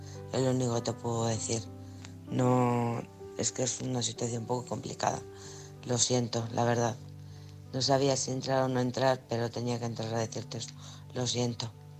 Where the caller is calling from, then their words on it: Alcorcón, Community of Madrid, Spain; de Alcorcón.